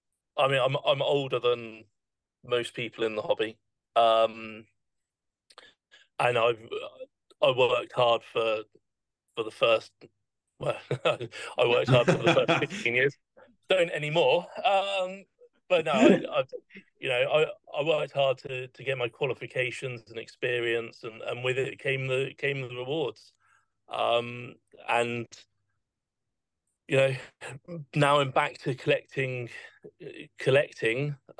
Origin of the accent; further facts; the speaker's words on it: Bournemouth, South West England, United Kingdom; growing up, because Bournemouth, my hometown team, weren't in the Premier League, Spurs were actually the team that I followed in the Premier.